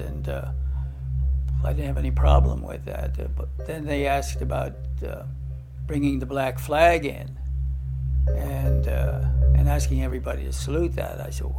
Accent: Pennsylvania, United States; Actually grew up in the coal regions of Pennsylvania, up in Schuylkill County.

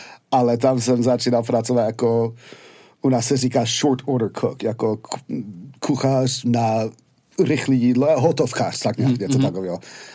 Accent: Yonkers, New York, United States; Czech is a second language; Hele, já jsem z New Yorku. Jsem ze města, který se jmenuje Yonkers, což je něco jako z Braslav, bych to řekl. Asi půl hodiny na sever od Manhattanu.

